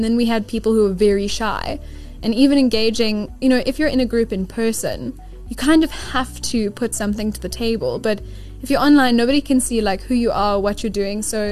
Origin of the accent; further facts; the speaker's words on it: South Africa; also born or lived in Norway; I'm a dual citizen. I'm a South African Norwegian.